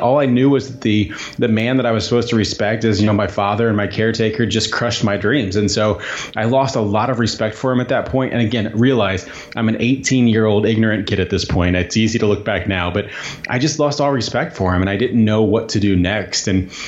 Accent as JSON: {"language": "English", "region": "Indiana", "country": "United States", "tie": "born or raised there", "said": "Yeah, so I grew up in Southern Indiana, and if you don't know anything about Southern Indiana, it is, I'm going to be very clear, I love my childhood, but it's very backwards thinking."}